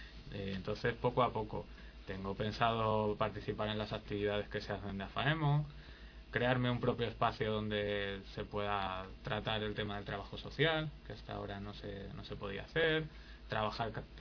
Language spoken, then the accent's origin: Spanish; Madrid, Community of Madrid, Spain; Soy de Madrid. De Madrid. De Ventas, Barrio de la Concepción, para más datos.